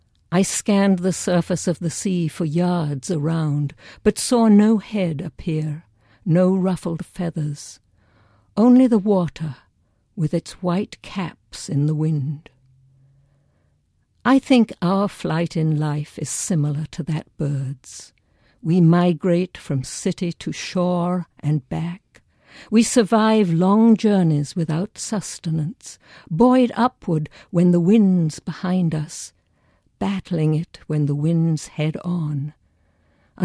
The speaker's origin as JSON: {"language": "English", "region": "London", "country": "United Kingdom", "tie": "born or raised there", "said": "I've used them at various times to do a workshop or a talk to people about growing up in London during that time"}